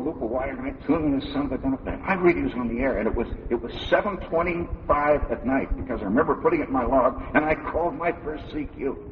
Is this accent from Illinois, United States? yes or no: yes; Chicago, Illinois, United States; I was growing up in the Chicago area, and they had a great store.